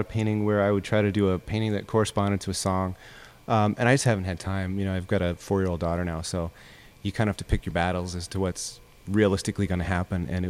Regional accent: Colorado, United States; Yeah, I'm from Colorado, a little farm town kind of right on the Wyoming border.

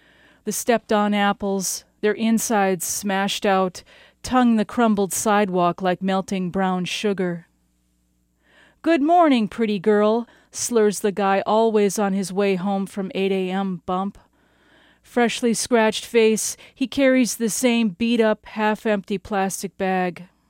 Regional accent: Esko, Minnesota, United States; I'm from Esko, Minnesota, and I'll be reading two poems today.

